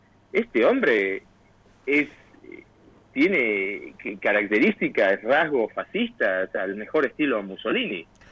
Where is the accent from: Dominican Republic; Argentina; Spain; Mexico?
Argentina; yo soy argentino